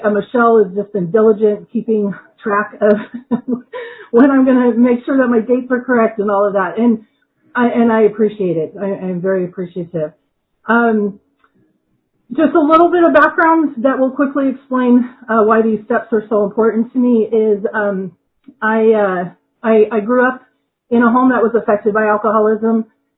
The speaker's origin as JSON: {"language": "English", "region": "Washington", "country": "United States", "said": "And I'm from Washington State"}